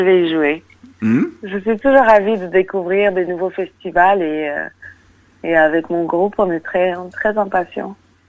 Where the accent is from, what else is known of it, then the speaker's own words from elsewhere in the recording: Mali; je parle de ma culture, je parle de ce qui se passe chez moi au Mali